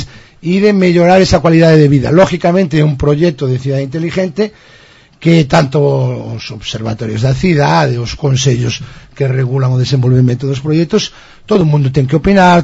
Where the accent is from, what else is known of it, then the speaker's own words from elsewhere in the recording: Spain; Portuguese is a second language; moved away as an adult; now in Brazil; eu tenho sou espanhol, mas tenho minha filha aqui, já levo 7 anos